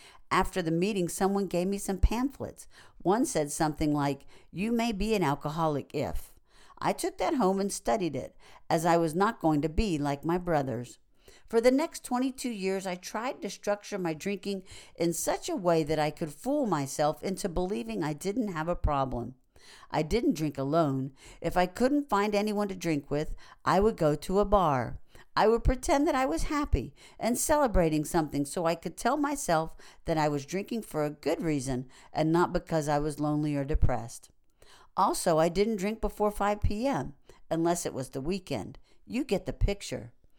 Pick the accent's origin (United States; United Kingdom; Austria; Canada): United States; Midwest; I grew up in the Midwest, gay and closeted until I left high school. I started drinking at 14 with the winos down by the river.